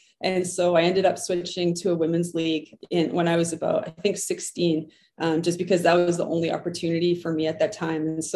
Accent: Winnipeg, Manitoba, Canada; Yeah, I grew up in Winnipeg in North Kildonan, and sports were a big part of life.

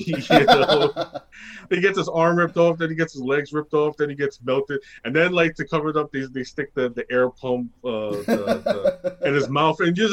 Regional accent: New York, United States; I'm a New Yorker, so, like, we say fuck a lot.

